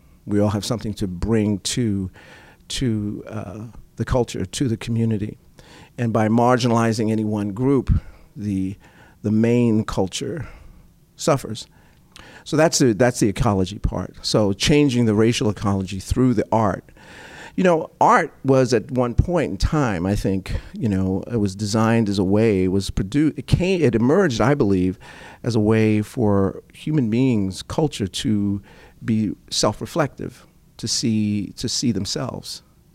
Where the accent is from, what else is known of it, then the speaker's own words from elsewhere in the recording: New York, United States; because I grew up in New York, I heard, "Don't talk like that. That's bad talk.